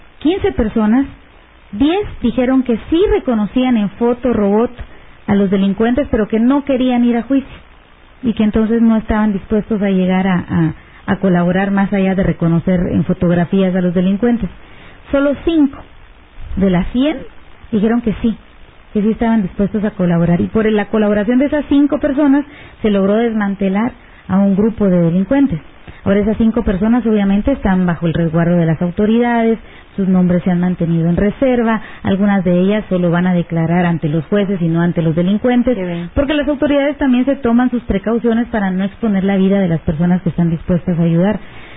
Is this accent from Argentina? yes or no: no; Guatemala; si nosotros como guatemaltecos no colaboramos, pues ¿cómo podemos querer un mejor país, verdad?